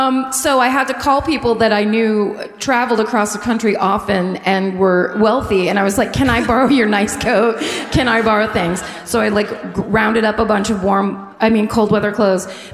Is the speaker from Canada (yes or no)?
no; Los Angeles, California, United States; I feel like because we're from Los Angeles, we don't appreciate how great tan lines are.